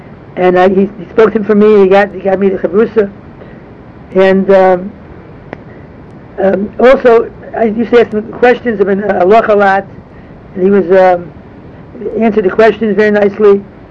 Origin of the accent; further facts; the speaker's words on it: Chicago, Illinois, United States; It was because I came from Chicago.